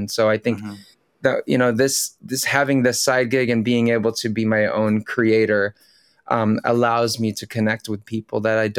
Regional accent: Philippines; first language Tagalog; English is a second language; in Tagalog, my native language.

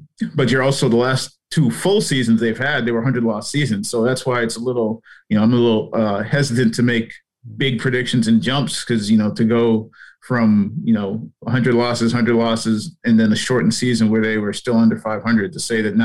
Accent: New England, United States; because, I mean, I grew up in New England, so I still follow a lot of stuff.

